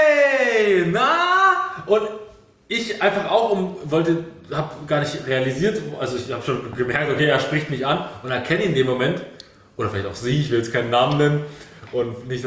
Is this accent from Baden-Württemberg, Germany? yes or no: no; Dresden, Saxony, Germany; now in Berlin, Germany; Ich komme aus Dresden